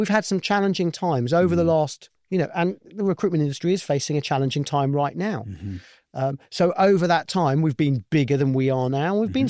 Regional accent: London, United Kingdom; I grew up in London. I grew up in a multicultural society.

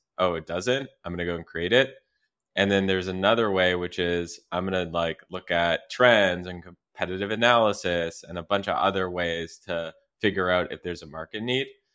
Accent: Canada; I'm from Canada.

